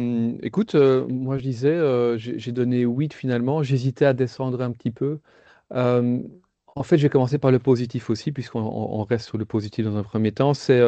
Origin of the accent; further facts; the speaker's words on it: Belgium; parce qu'on est belge